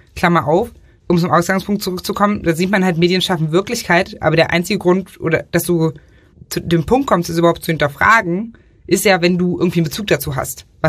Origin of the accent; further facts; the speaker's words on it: Saxony-Anhalt, Germany; nach der Landtagswahl 2016 in Sachsen-Anhalt, wo ich herkomme.